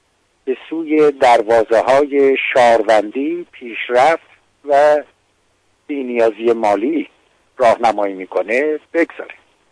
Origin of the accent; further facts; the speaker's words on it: Mashhad, Razavi Khorasan, Iran; اندازه خیابانهای آسفالتر رو در شهر خودم اندازه گرفتم که مشهد یکی از شهرهای بزرگ ایران